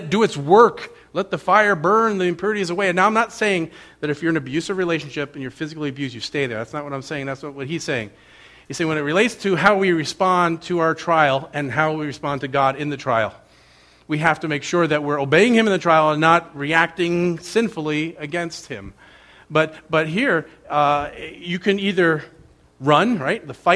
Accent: New Jersey, United States; I'm from New Jersey, so that's my problem.

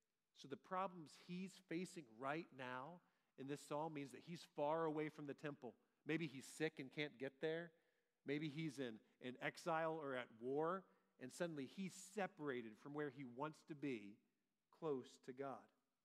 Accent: Georgia, United States; many of you know that I grew up in Georgia, and therefore I'm now attached to Georgia sports teams.

